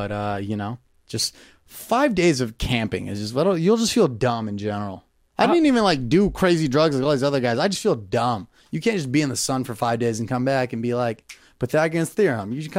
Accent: Camarillo, California, United States; So I grew up in Camarillo, California

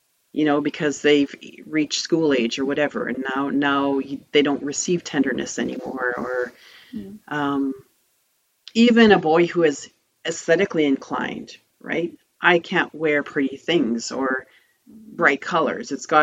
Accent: Bible Belt, United States; growing up in the Bible Belt as someone who's not domestic, I always felt inadequate

